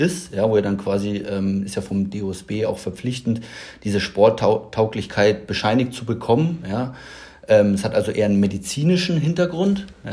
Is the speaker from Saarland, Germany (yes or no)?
no; Nuremberg, Bavaria, Germany; moved away as an adult; now in Berlin, Germany; Gebürtig bin ich eher im süddeutschen Raum zu Hause. Ich bin gebürtiger Nürnberger. Ja, aber die wunderschöne Stadt Nürnberg habe ich schon relativ früh verlassen, also direkt nach dem Abitur, dann über Umwege tiefstes Westdeutschland dann nach Berlin gekommen. 2010, genau. 2010.